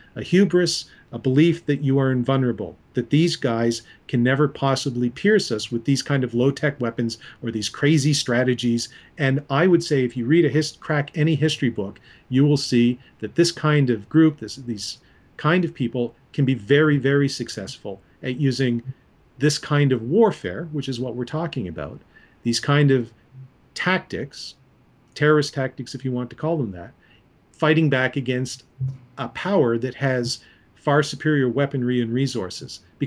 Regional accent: Canada; because I'm Canadian, so get you guys out

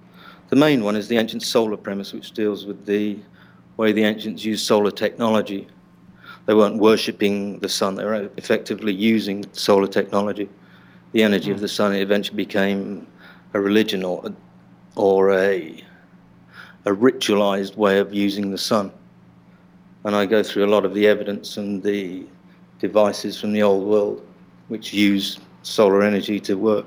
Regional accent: London, United Kingdom; moved away as an adult; now in Phnom Penh, Cambodia; Born in London, born and bred in London.

